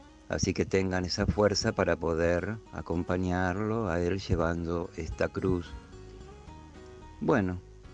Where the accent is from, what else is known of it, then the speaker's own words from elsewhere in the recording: Merlo, San Luis, Argentina; yo soy de Merlo, San Luis